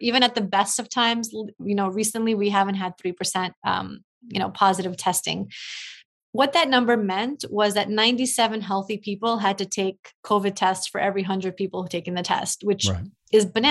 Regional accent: New York City, New York, United States; I loved growing up in New York City. I loved every second of it.

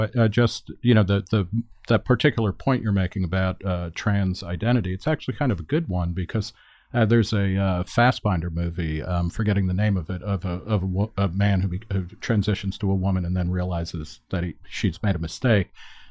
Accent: New Jersey, United States; And I grew up in New Jersey in the 70s where Renee Richards, who had been a dentist who wanted to join the women's professional tennis tour.

